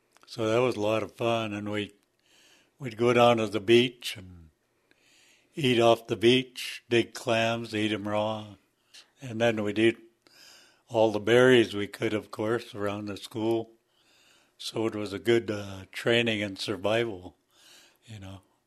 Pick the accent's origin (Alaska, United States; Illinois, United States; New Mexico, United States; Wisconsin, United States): Alaska, United States; Kasaan; also born or lived in Tatitlek; So I was born up in Tetitlik, Alaska, which is in Prince William Sound.